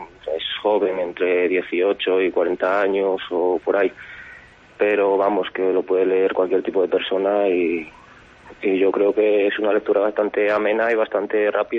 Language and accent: Spanish; Castile and León, Spain; now in Teruel, Spain; Yo soy de Zamora, pueblo de Zamora.